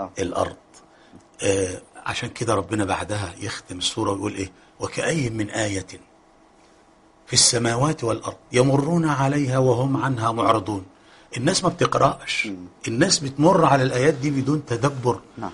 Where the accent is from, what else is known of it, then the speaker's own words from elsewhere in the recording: Egypt; وغير ذلك يعني حاجة بقى أنا بقولها لأهلي أهل مصر.